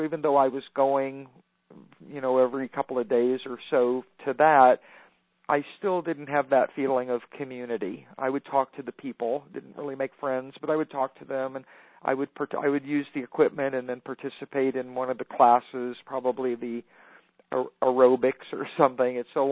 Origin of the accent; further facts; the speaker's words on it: Burbank, California, United States; born there; I was born in Burbank, so that's in the San Fernando Valley, and for the for a period of time, about 14 years, I lived in an area called Chatsworth.